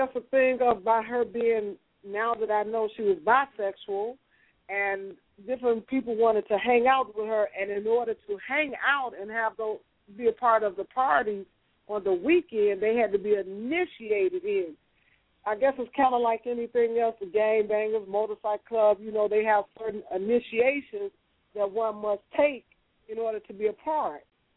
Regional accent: Chicago, Illinois, United States; I grew up here in Chicago on the West Side.

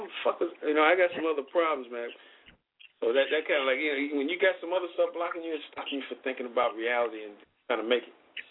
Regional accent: Chicago, Illinois, United States; I mean, shit, I'm from Chicago.

